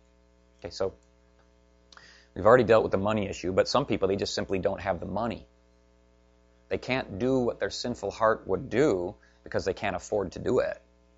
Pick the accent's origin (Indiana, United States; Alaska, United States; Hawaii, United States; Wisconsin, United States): Wisconsin, United States; I grew up in West Central Wisconsin, and that's Dairyland down there.